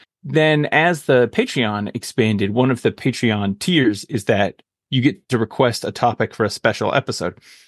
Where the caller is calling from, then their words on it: Cambridge, East of England, United Kingdom; Despite my accent, I'm calling in from Cambridge, the Cambridge in England, obviously.